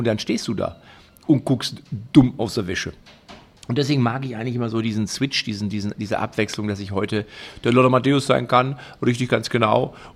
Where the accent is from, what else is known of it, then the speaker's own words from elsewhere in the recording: Lippstadt, North Rhine-Westphalia, Germany; Ich komme hier aus Lippstadt und da ist das 20, 25 Kilometer entfernt.